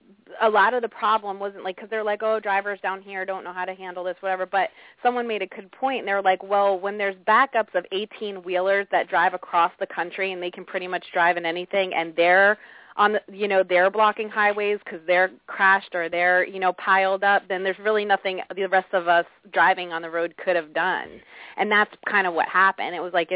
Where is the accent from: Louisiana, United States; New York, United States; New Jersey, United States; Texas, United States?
New Jersey, United States; now in Atlanta, United States; Cause like Atlanta's not like, you know, like I'm from New Jersey or whatever, like they're not prepared here for snow.